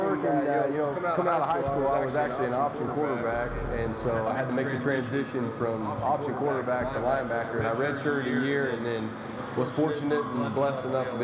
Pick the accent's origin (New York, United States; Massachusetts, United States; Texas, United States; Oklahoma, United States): Oklahoma, United States; Del City; Growing up in Del City, everybody knows the Smith family, and they're legends around there.